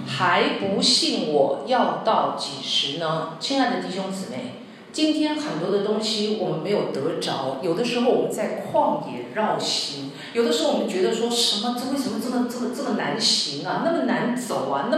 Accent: Taiwan; 对不起啊，因为我从台湾来的，我就稍微举例一下

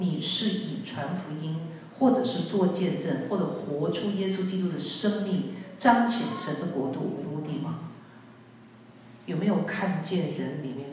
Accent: Taiwan; 我虽然是 我是台湾的

